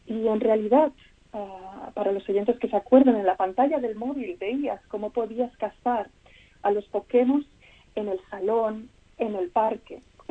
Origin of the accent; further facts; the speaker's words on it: Tarragona, Catalonia, Spain; born there; Yo nací en Tarragona, que es, bueno, está situado comarca de Tarragona, en Cataluña, exactamente, sí, en 1987.